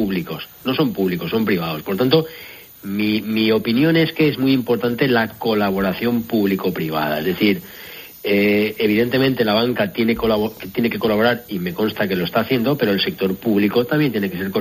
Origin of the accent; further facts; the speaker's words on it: Valencian Community, Spain; yo soy valenciano, aquí tenemos el Banco Público Valenciano